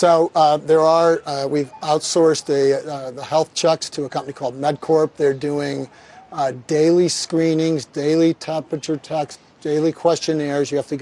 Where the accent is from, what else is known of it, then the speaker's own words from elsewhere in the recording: Kansas City, Missouri, United States; You asked about masks. I'm from Kansas City.